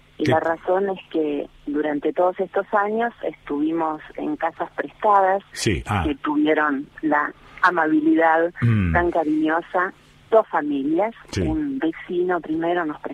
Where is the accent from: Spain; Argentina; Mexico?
Argentina; Buenos Aires; born there; moved away; Nací en Buenos Aires.